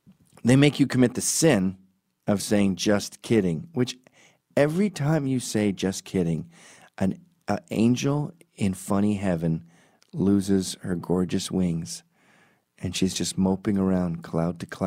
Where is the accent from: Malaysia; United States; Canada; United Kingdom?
Canada; Quebec; because I come from Quebec, where if you want to riff, you don't know if the person is French or English.